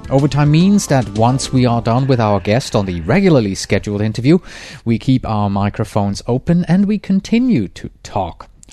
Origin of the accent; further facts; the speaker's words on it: Switzerland; I'm going to my home country of Switzerland from August 11th to August 22nd.